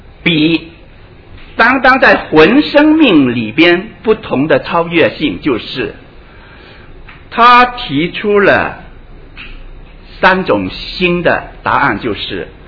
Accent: China; 就是我们中国人很熟的那句话，坦白从宽，抗拒从严。

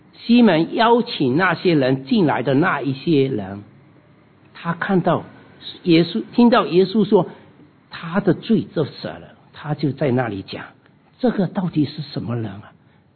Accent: China; 就像我们中国人，我们的客人到我们家里的时候，我们会怎样？

